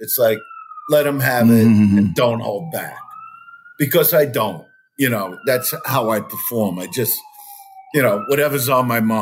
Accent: Brooklyn, New York, United States; And honestly, this side of the country, New York, you know, I'm from Brooklyn, New York.

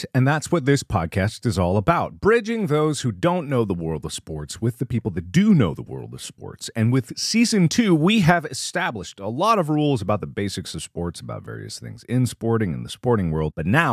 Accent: Cincinnati, Ohio, United States; I was more invested in that one because it was Bengals, my hometown.

